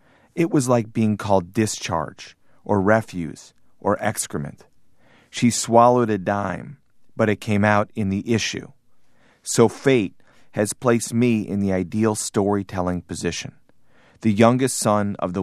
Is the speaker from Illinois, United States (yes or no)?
yes; Glencoe, Illinois, United States; born there; My parents moved out of Brooklyn before I was born. I was born in Glencoe, Illinois, mm-hmm. in the North Shore of Chicago.